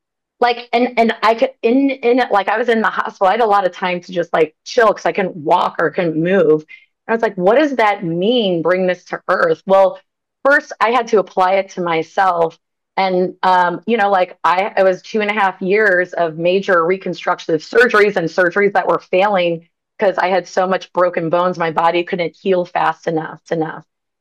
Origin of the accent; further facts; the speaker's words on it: St. Louis, Missouri, United States; I was 15. I grew up in St. Louis, Missouri.